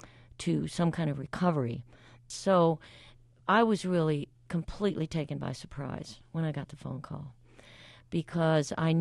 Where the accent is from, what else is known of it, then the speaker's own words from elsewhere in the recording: Alabama, United States; even though they were from Alabama and I'm originally from Alabama, I didn't have a clue who they were.